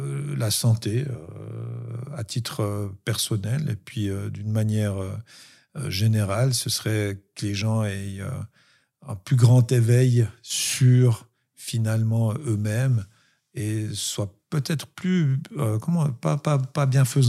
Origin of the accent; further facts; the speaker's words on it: Bourgogne-Franche-Comté, France; Moi, je viens de la campagne du Jura, le bon sens paysan.